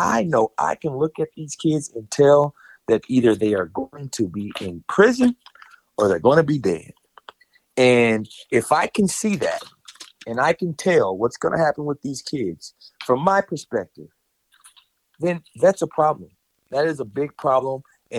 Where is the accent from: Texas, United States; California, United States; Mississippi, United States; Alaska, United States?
Texas, United States; Grapevine; I was born and raised in Grapevine, Texas, and proudly. I'm a proud Texan to my core.